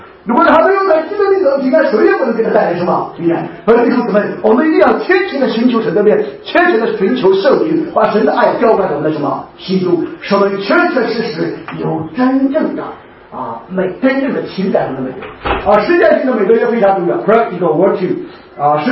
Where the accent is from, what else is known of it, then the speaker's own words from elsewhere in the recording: China; 我们中国人特别是我们大陆来的，